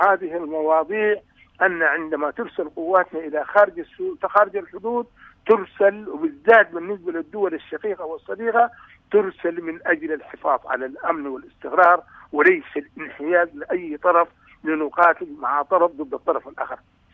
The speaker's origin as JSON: {"language": "Arabic", "country": "Sudan", "said": "أنا من السودان"}